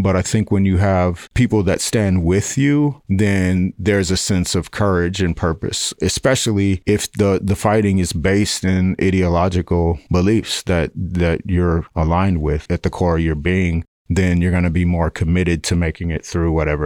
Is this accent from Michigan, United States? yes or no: no; Chicago, Illinois, United States; Since I was originally from Chicago, and Chicago was one of the closest major cities